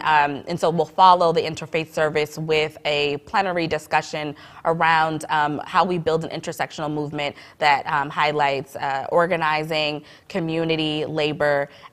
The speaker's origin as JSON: {"language": "English", "town": "Boston", "region": "Massachusetts", "country": "United States", "tie": "born or raised there", "said": "I'm from Boston, and so folks who know Massachusetts and know the Boston area, you know that we're a union town. And so I grew up around unions my whole life"}